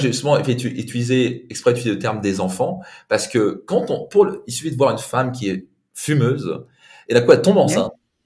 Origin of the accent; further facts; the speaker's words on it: Grand Est, France; Si moi j'ai pu le faire, alors que je viens d'Alsace avec un père italien, on est parti de zéro